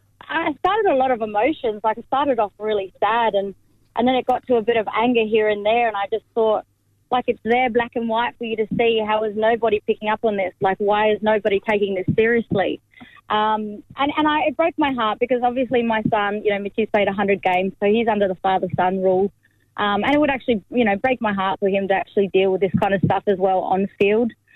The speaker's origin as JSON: {"language": "English", "region": "Western Australia", "country": "Australia", "lives_now": "Brisbane, Australia", "said": "So I'm from the Western Desert in WA, around Meekatharra, Jigalong area. I'm a Yamaji Matu woman, but living here in Brisbane now at the moment."}